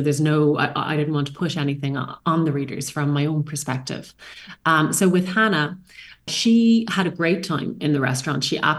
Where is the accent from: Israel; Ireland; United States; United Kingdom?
Ireland; I'm an Irish writer